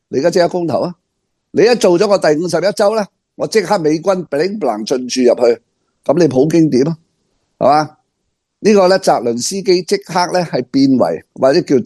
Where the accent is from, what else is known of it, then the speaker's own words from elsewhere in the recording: Hong Kong; 我諗唔使我哋香港人去教嘅